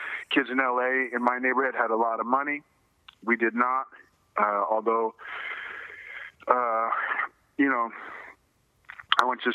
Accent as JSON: {"language": "English", "town": "Brooklyn", "region": "New York", "country": "United States", "tie": "born or raised there", "said": "So I thought, well, this movie would probably mimic what the story she told me growing up in Brooklyn about my father."}